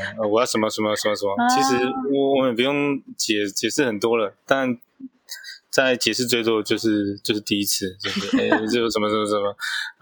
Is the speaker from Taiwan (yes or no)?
yes; Taichung, Taiwan; 因为那时候在台北工作，那我就既然在台中长大，就想说好